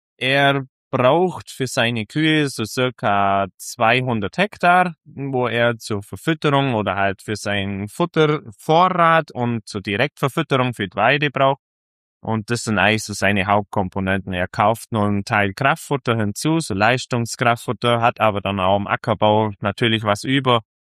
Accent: Bavaria, Germany; genau. Ich komme aus Bayern, besser gesagt im Allgäu, eigentlich mittendrin, sage ich mal so, überall ein kleiner Grenzgänger.

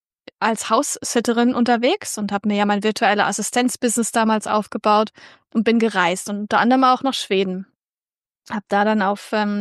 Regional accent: Germany; now in Sweden; Also raus aus Deutschland habe ich, glaube ich, schon seit der Kindheit.

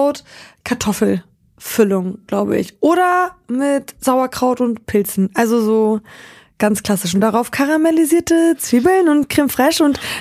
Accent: Lesser Poland, Poland; Bielitschka ist in der Nähe von Krakau, da wo ich groß geworden bin.

